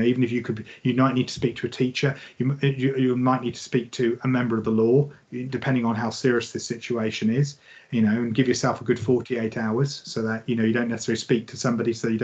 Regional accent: England, United Kingdom; But I'm English. I'm writing in England.

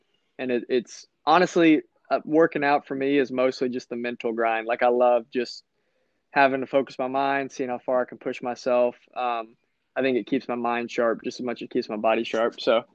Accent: Florida, United States; but now being a Florida, you know, growing up in Florida, I may have to be a Bucks fan because I like Brady.

